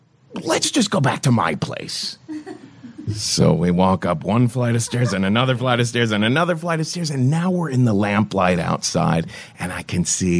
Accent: Ohio, United States; I'm from Ohio. I don't know how to be impolite and, like, cut things off.

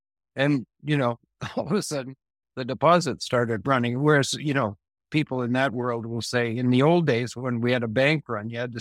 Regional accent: Canada; I grew up in Canada

